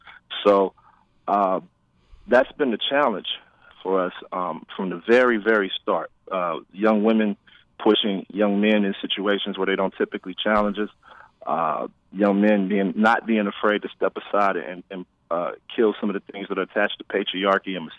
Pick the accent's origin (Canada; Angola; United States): United States; St. Louis, Missouri; For me personally, I'm from St. Louis, Missouri. I grew up in a culture here where we couldn't drive down certain streets at night.